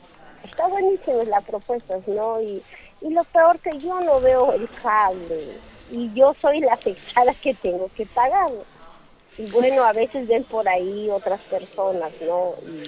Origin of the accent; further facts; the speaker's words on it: Peru; la economía estamos por los pelos, como ya como los peruanos que somos ahorita